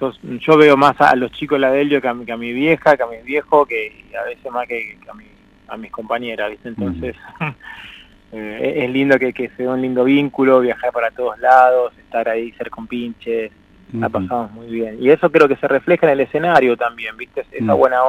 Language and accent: Spanish; Argentina; Salvo Ivonne, el resto somos todos argentinos de esta patria tan, tan bonita